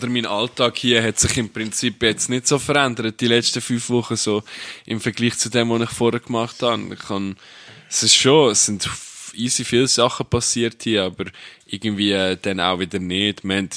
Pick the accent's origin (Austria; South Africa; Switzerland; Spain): Switzerland; wenn die Leute mich so fragen, ja, woher kommst du denn? Ich so, ja, aus der Schweiz.